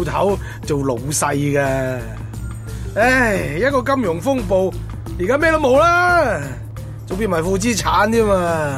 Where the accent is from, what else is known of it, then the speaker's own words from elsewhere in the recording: Hong Kong; 不过讲真啦，我哋香港人啊真系抵死嘅